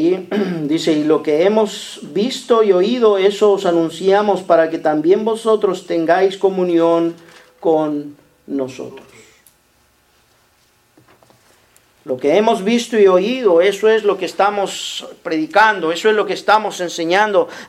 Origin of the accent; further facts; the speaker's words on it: Michoacán, Mexico; Michoacán por computadora. Y me meto y me llevo casi una hora siguiendo el camino, el mapa, y llego a mi pueblo. Presumiéndole a mis hijos, miren, aquí fue donde nací, aquí fue donde, aquí, mira, aquí cuidaba las borregas